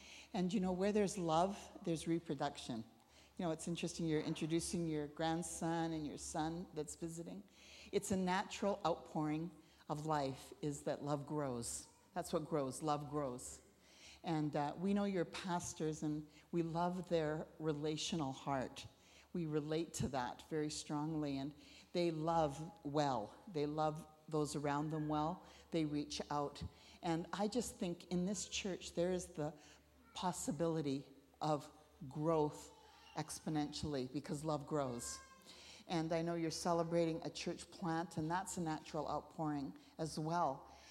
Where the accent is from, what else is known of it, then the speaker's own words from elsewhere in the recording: Langley, British Columbia, Canada; we're from Langley, which is a greater Vancouver area. It takes about 45 minutes to drive into Vancouver, and we're very close to the border.